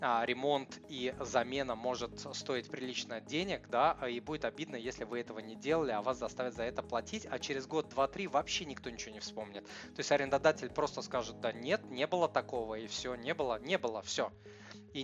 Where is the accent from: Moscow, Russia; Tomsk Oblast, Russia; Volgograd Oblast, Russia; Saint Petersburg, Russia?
Saint Petersburg, Russia; подъезд или парадная, да, я же из Питера